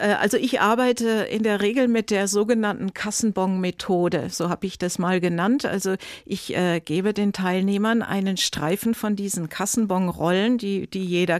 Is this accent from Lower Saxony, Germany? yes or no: no; Bavaria, Germany; Ich komme aus Bayern.